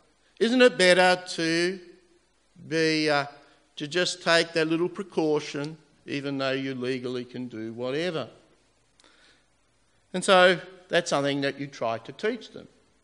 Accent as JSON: {"language": "English", "region": "Queensland", "country": "Australia", "tie": "born or raised there", "said": "when I was growing up in Queensland"}